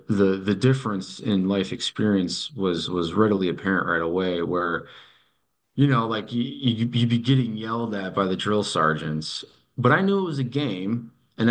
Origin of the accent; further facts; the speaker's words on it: United States; as an American who's like used to pumping out projects in a week or two